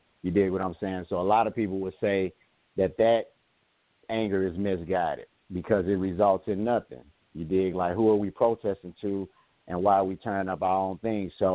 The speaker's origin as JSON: {"language": "English", "country": "United States", "said": "You know, I'm American."}